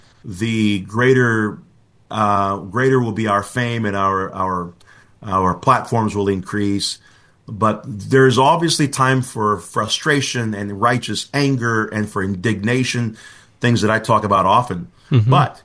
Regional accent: Brazil; English is a second language; now in United States; I was born in Brazil. I've been living in the U.S. for over 3 decades now, but I grew up in Brazil in my early years, and now I've been here in the United States for a long time. So it's a Brazilian last name

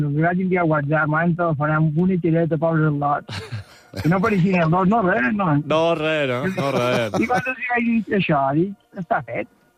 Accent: Pollença, Balearic Islands, Spain; jo els coneixia perquè som de Pollença, sí.

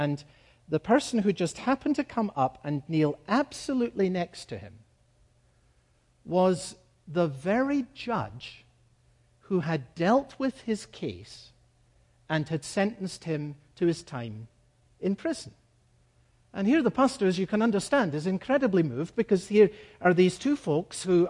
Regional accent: United Kingdom; a large and prestigious church in my home country of Great Britain.

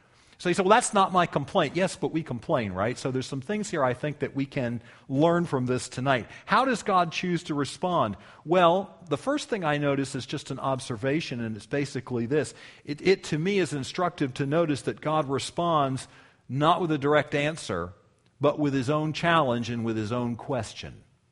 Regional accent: United States; I love America. I'm an American. I wouldn't want to be anything else.

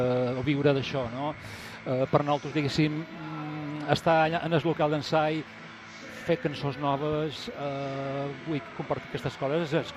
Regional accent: Balearic Islands, Spain; com a representants menorquins

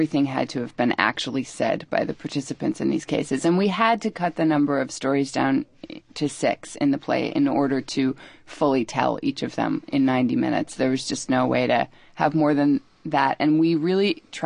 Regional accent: New York, United States; Hi, we're two actors from New York.

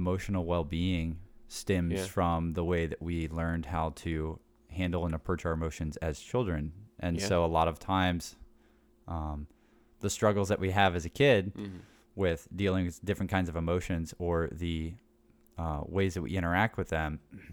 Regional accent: Snellville, Georgia, United States; now in Dunwoody, United States; I was born in a hospital that was not in Snellville, so technically no. But okay. I grew up in Snellville until fourth grade.

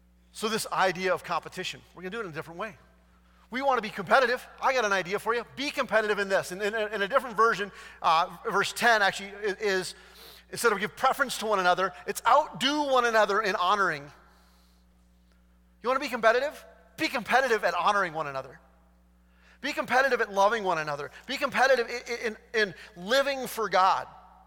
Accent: Wisconsin, United States; We grew up in Wisconsin, so we were starting with a disadvantage.

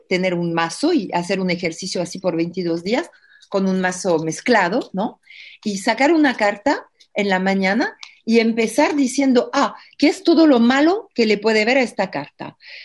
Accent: France; Spanish is a second language; cuando trabajo los tangos, porque soy francesa, entonces me cuesta cantar

